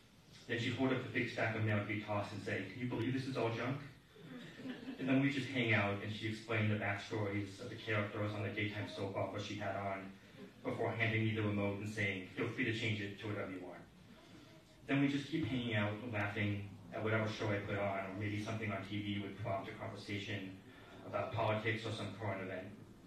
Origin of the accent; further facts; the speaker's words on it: Boston, Massachusetts, United States; than the house I grew up in back in Boston.